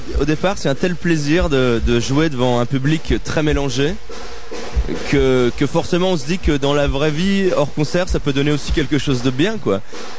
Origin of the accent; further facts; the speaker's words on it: Châteauroux, Centre-Val de Loire, France; born there; Je suis né à Châteauroux, en plus.